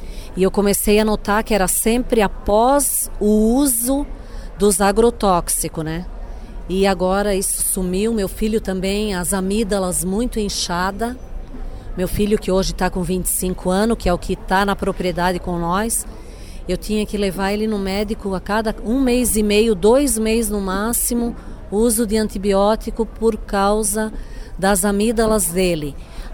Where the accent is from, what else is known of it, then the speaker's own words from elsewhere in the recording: Paraná, Brazil; moved away; faz 22 anos que a gente veio do Paraná